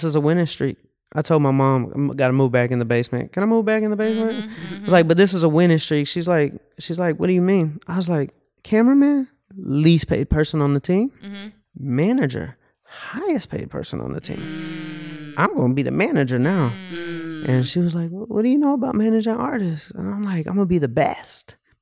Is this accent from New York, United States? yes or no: no; Atlanta, Georgia, United States; So growing up in Atlanta.